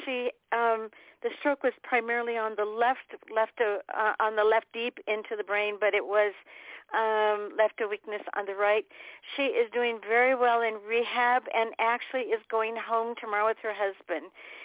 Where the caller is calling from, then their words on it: Prescott, Arizona, United States; from Prescott.